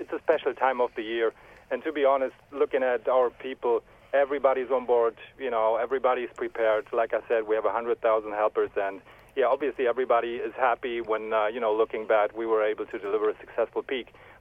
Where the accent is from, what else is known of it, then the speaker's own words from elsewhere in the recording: Germany; accent: German; English is a second language; now in London, United Kingdom; I grew up in Germany. I've been with UPS 20 years and just relocated to lovely London 7 months ago.